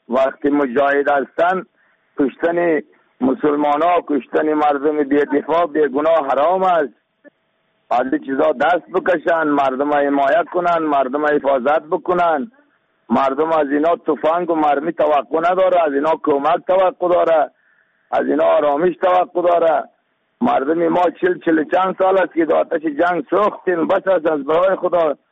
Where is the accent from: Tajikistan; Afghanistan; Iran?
Afghanistan; ما شما مسلمان هستیم، ما شما افغان هستیم